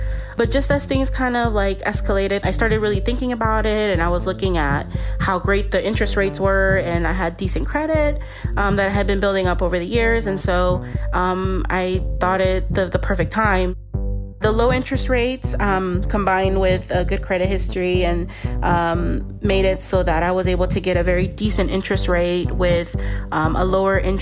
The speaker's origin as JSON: {"language": "English", "town": "Des Moines", "region": "Iowa", "country": "United States", "said": "I work from home, and I'm from Des Moines, Iowa."}